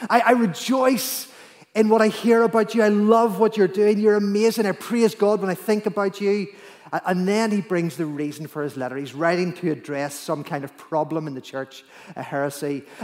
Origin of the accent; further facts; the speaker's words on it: Northern Ireland, United Kingdom; accent: Armagh country; I thought it was my Armagh country accent back then.